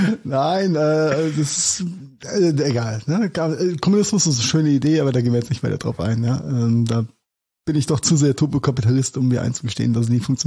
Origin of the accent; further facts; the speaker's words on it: Mainz, Rhineland-Palatinate, Germany; ich komme auch aus Mainz und mehr verbindet uns nicht.